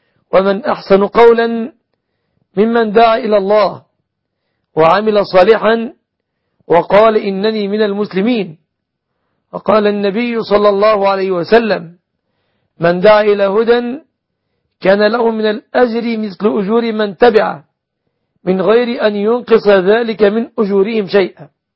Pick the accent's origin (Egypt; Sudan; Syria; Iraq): Egypt; بلادنا مصر السنية